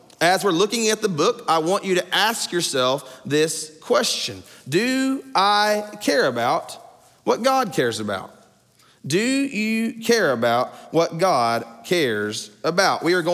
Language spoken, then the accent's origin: English; Arkansas, United States; I'm from Arkansas originally. I self-identify as a redneck.